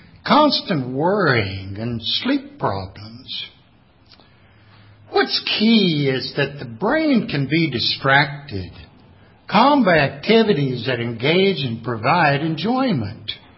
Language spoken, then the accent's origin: English; Midwest, United States; now in California, United States; But I'm from the Midwest. I remember when growing up, we had some pretty harsh winters.